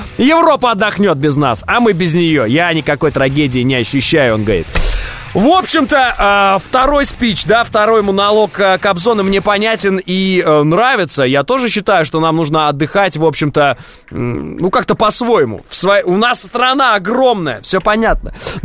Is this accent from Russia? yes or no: yes; Ural, Russia; Конечно, я же сам с Урала, во-первых.